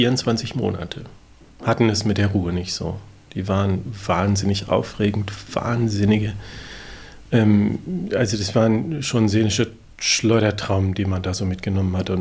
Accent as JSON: {"language": "German", "region": "Lower Saxony", "country": "Germany", "said": "ich komme aus Niedersachsen vom Dorf."}